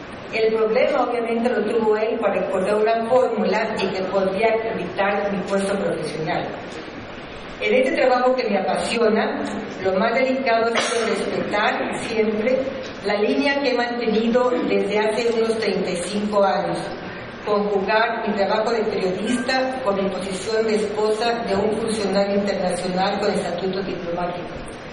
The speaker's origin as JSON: {"language": "Spanish", "region": "Chiapas", "country": "Mexico", "moved": "as an adult", "said": "promoviendo la cultura de Chiapas. En 1970 salí del Estado a la Ciudad de México a estudiar periodismo en la UNAM."}